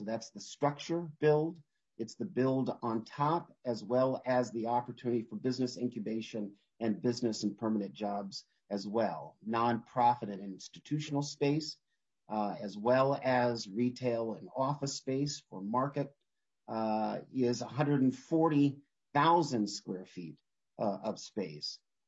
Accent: Duluth, Minnesota, United States; We have such in my hometown of Duluth and another one, the Lowry Tunnel.

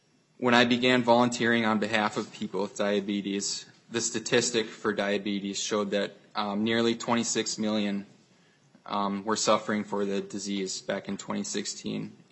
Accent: Big Lake, Minnesota, United States; I'm from Big Lake, Minnesota

